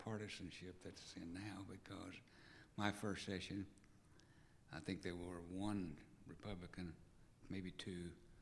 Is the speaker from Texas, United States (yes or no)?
yes; Odessa, Texas, United States; when I was growing up in Odessa, because in Odessa there weren't any. Mm-hmm. So it was only later on, I came down here to the University of Texas